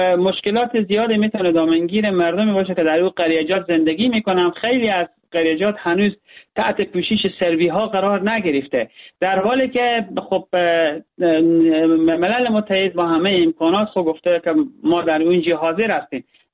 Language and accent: Persian; Herat, Afghanistan; جا داره به عنوان یک هراتی قدردان دید انسانی همه مردم افغانستان باشم